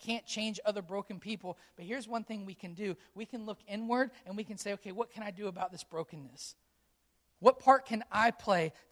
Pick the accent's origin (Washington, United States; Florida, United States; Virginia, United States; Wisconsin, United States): Virginia, United States; Yorktown; Whenever I go travel any place and they say, "Where are you from?" and I say Yorktown, they say, "I've never heard of it."